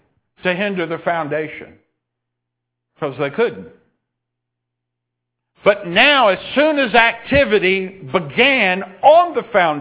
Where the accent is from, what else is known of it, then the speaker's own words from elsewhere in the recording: Texas, United States; You knew I was from East Texas before you called me.